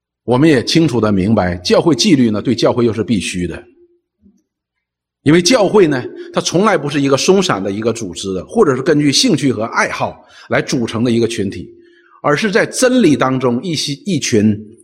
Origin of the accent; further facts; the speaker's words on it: China; 我们中国人说有九个太阳